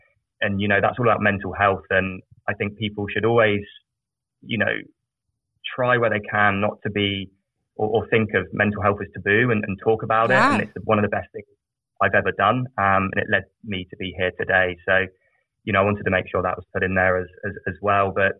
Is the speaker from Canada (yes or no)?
no; England, United Kingdom; So I'm British. I grew up in a very small village in the south of England. They have no freeways there. It's just all country lanes and thatched roof cottages.